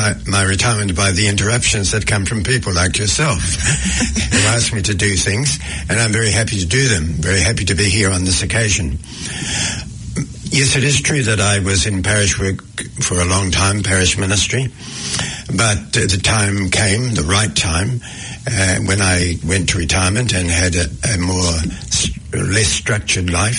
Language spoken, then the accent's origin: English; Hastings, Hawke's Bay, New Zealand; born there; the earthquake was in May 1931, and I was in my mother's womb at the time in Hastings, because I was born in September of that year.